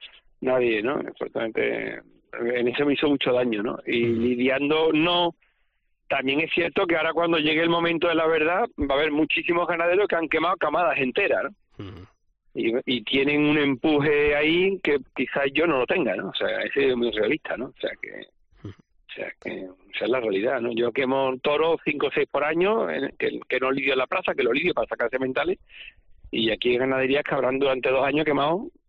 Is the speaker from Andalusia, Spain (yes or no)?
yes; Seville, Andalusia, Spain; Yo me crié en Sevilla